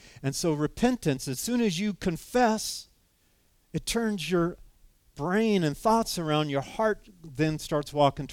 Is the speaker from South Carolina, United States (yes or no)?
no; California, United States; now in Wisconsin, United States; I'm from California, and then some of my best friends out there were from the Midwest here, and there was this pull, this magnetic pull to return.